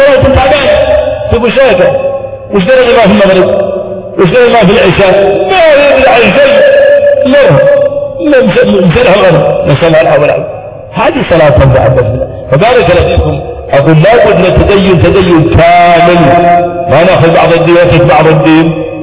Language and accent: Arabic; Riyadh, Riyadh Province, Saudi Arabia; وجدوا عندنا في الرياض 40% من الزوجات تنتهي بالطلاق